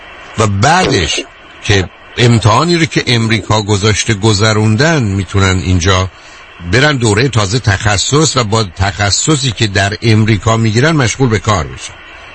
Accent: Iran; من خودم با دو تا فوق لیسانسی که از ایران اومدم

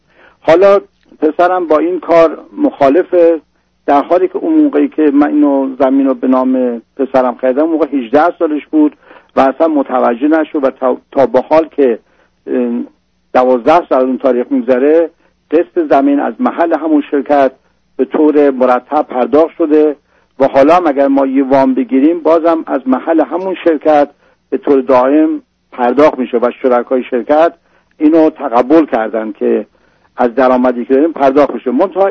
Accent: Iran; moved away; ما حدود 30 سال پیش از ایران اومدیم بدون اینکه هیچی داشته باشیم

